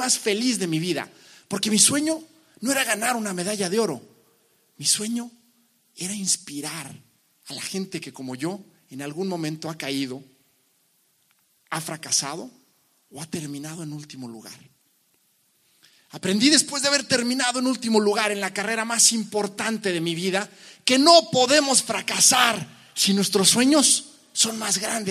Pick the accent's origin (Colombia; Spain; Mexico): Mexico; También está el hecho de que soy mexicano. Que México no tiene deportes de invierno.